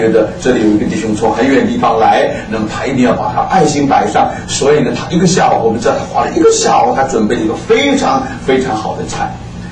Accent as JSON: {"language": "Chinese", "country": "China", "also_born_or_lived": "Brazil", "moved": "yes", "lives_now": "United States", "said": "我们中国人不知道为什么也许在座的有的弟兄姊妹不是很困难，但是对我来讲是很困难。我虽然在巴西20年，我还是没有学会吃乳酪，到了美国还是不会。"}